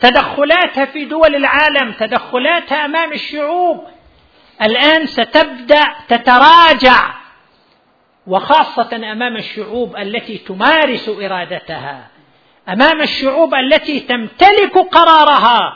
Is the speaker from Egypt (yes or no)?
no; Saudi Arabia; مثل بلادنا المملكة العربية السعودية لها علاقات وثيقة بالولايات المتحدة الأمريكية